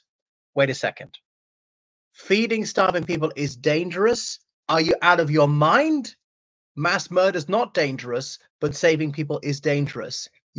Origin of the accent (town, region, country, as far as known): Ireland